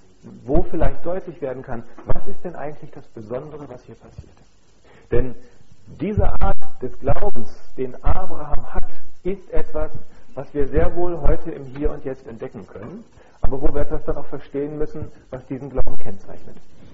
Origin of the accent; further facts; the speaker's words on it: North Germany, Germany; das ist eine Erfahrung, die mir als Norddeutscher einfach komplett fehlt.